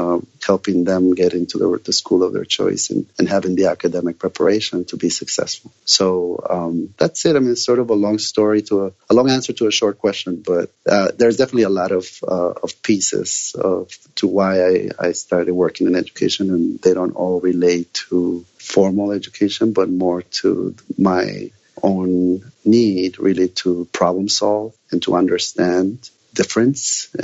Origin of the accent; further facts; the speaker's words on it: Mexico; when I grew up in Mexico, or as I was growing up in Mexico